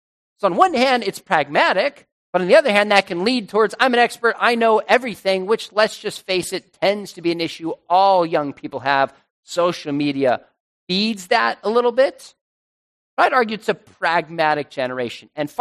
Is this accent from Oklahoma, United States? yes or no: no; Julian, California, United States; I grew up in Julian in the mountains of San Diego, if you've ever been there, famous for pies.